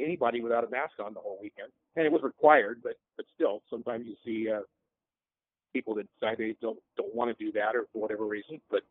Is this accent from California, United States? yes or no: yes; Sacramento, California, United States; I'm from Sacramento, so it actually was quite pleasant.